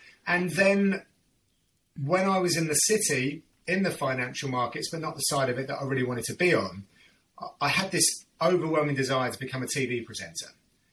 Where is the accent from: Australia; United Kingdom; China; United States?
United Kingdom; Radlett, East of England; also born or lived in Edgware / Harrow Weald; I was born in Edgware, which is kind of North London, if you like. And growing up, I moved from like Harrow Weald to Edgware to then a place called Radlett, which is in Hertfordshire, where I was and grew up for many, many years.